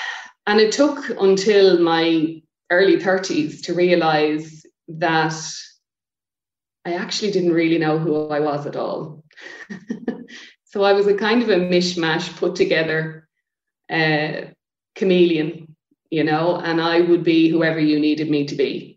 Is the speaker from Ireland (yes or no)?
yes; Leinster, Ireland; So I'm the youngest of four and I grew up in Wicklow.